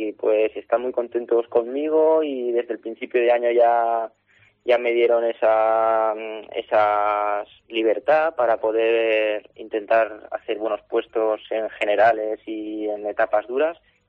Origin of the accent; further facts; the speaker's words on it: Spain; soy el único español del equipo